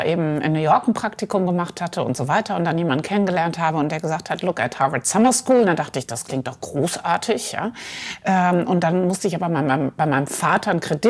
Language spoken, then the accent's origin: German; Mainz, Rhineland-Palatinate, Germany; ich komme aus Mainz, komme aus einer sehr bildungsbürgerlich, / auch unternehmerischen Familie.